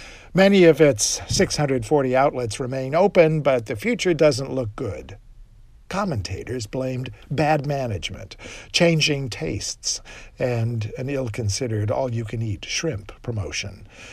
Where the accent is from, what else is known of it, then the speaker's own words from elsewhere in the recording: Midwest, United States; When his parents heard I came from the Midwest, they took us to dinner at a fancy seafood restaurant.